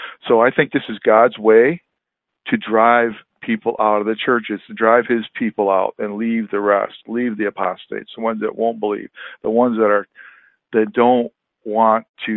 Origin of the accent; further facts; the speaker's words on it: Michigan, United States; No, but I'm from Michigan, and the Lutheran Church is up here too.